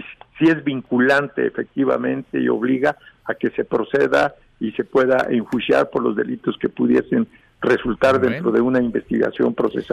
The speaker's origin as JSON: {"language": "Spanish", "country": "Mexico", "said": "como legislador, como ciudadano y como mexicano"}